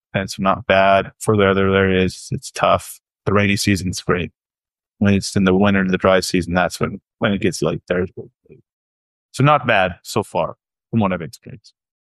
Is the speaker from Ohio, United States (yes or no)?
no; Jordan Valley, Oregon, United States; I grew up in Jordan Valley, Oregon on the Idaho side.